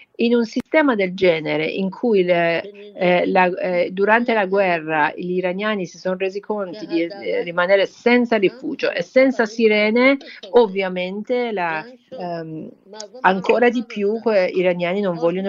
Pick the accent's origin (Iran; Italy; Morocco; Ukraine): Iran; io sono molto dispiaciuta per le immagini che vedo del mio paese, in cui ci sono distruzioni e uccisioni delle persone.